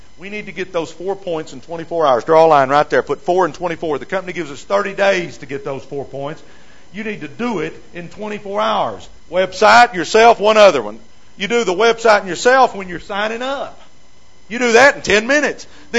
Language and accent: English; Dallas, Texas, United States; I mean, I'm from Dallas, and the TXU, they're running all these plans.